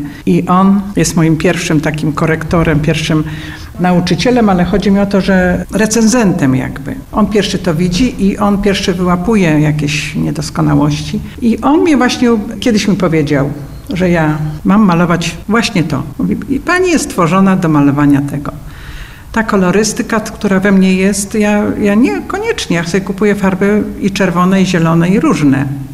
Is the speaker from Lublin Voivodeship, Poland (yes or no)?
yes; Lublin, Lublin Voivodeship, Poland; Jestem rodowitą lublinianką z dziada, pradziada. Moi dziadkowie, pradziadowie, wszyscy w centrum Lublina mieszkali i ja się wychowywałam na takim podwórku